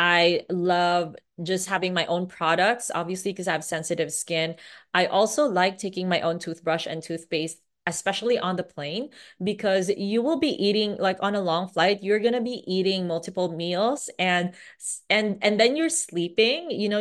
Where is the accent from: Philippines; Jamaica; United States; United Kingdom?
Philippines; So I'm a Filipino.